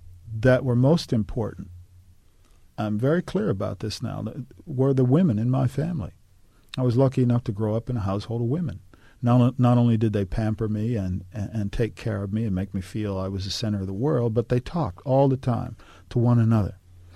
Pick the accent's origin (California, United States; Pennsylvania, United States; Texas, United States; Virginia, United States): Pennsylvania, United States; Homewood; growing up in Homewood, the barbershop, the women at home, the preacher on Sunday, the preacher on the radio, the music, all of that.